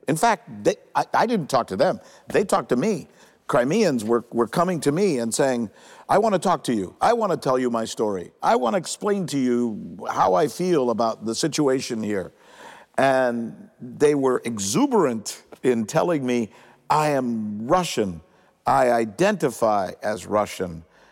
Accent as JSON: {"language": "English", "country": "Cuba", "said": "I come from Cuba. They call Cuba the Pearl of the Antilles."}